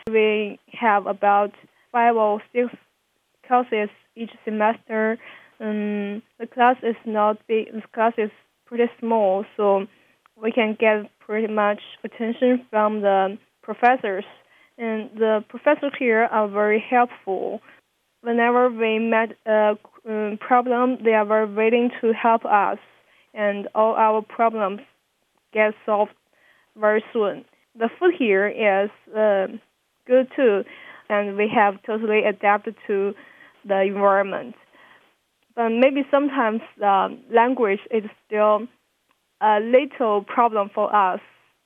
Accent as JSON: {"language": "English", "country": "China", "second_language": "English", "moved": "as an adult", "lives_now": "United States", "said": "I am from China."}